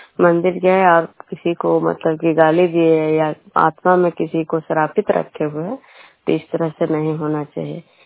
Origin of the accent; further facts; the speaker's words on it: Bijnupur, Bihar, India; बिजनूपुर ग्राम खुदरा पंचायत नालंदा जिला नवनुष्का प्रखंड के निवासी हूँ।